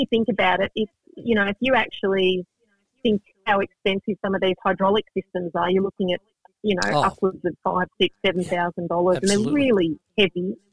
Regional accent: Australia; and I am Australian.

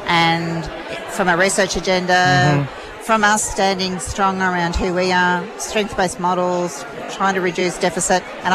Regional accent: New South Wales, Australia; Okay, I'm from New South Wales, Wiradjuri, Ewan. And I've got some Murray connections too.

